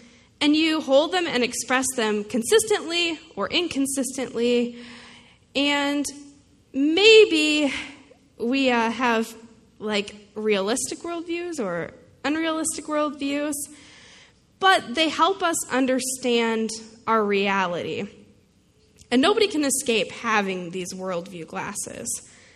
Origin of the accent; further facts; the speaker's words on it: United States; The lens through which I see the world is impacted by being American, by being a female, by having small town origins, by being raised Mennonite, and so on and so forth.